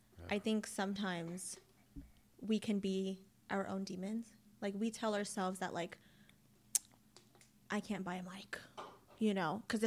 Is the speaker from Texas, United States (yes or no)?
yes; Dallas, Texas, United States; I'm probably just biased because like I'm from Dallas, but like Dallas is the best city in my opinion.